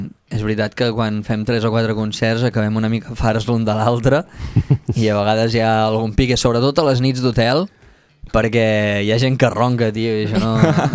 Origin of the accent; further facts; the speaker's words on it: Catalonia, Spain; Realment, som nosaltres dos de l'Empordà